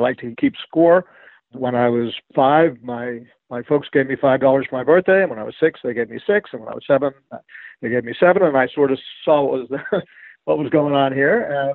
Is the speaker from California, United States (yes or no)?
no; Manhattan, New York, United States; No, I grew up in Manhattan, and so my general philosophy is if it's not paved, it's not safe.